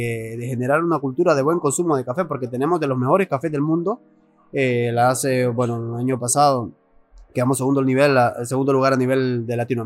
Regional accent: Nahuizalco, Sonsonate, El Salvador; Pues yo soy originario de Nahuizalco, crecí cortando café en las montañas en Nahuizalco.

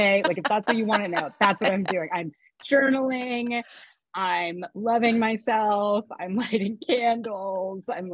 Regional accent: Toronto, Ontario, Canada; In Toronto.

